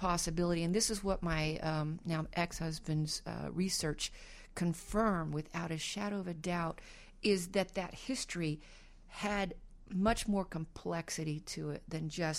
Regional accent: Texas, United States; I come from Texas, and it's got that, you know, rich diversity. We don't call it folk music there. We call it picker poet music.

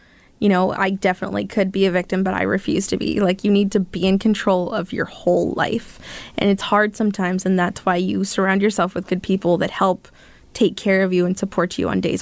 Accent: California, United States; And so when I moved up here, it's different from California. I barely made the cutoff in California

